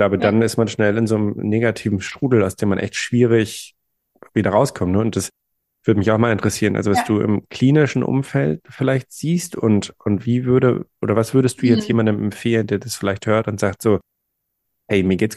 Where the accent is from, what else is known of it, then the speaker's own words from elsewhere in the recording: Northern Germany, Germany; Und ich komme auch aus Norddeutschland. Also wir haben da oben tendenziell viel Kohl.